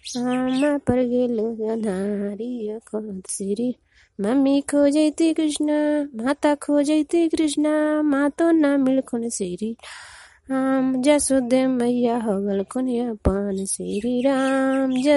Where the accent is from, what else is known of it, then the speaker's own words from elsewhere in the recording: Nursarai, Bihar, India; ग्राम हंगनपुरा, पंचायत बरारा, प्रखंड नूरसराय, मैं नालंदा जिला की निवासी हूँ।